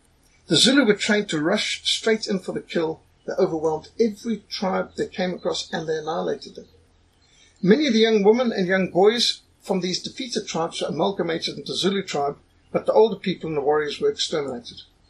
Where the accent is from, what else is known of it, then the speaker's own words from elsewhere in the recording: Bulawayo, Zimbabwe; I was brought up in Bulawayo in Rhodesia